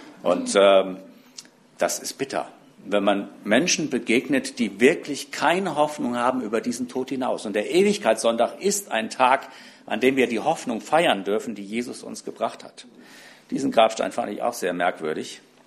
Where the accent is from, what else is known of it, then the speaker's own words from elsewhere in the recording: Rhineland-Palatinate, Germany; Die gibt es bei uns im Westerwald nicht, ich weiß nicht, ob es das in Bonn gibt.